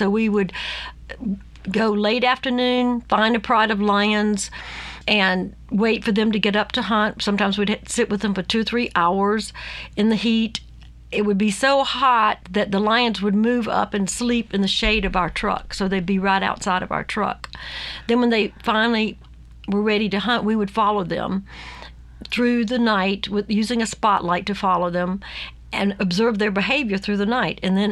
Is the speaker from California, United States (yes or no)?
no; Georgia, United States; I grew up in South Georgia.